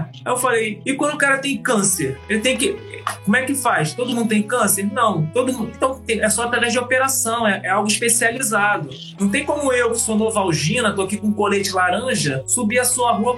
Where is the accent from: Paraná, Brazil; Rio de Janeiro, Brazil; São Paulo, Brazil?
Rio de Janeiro, Brazil; eu sou nascido e criado no Complexo da Maré.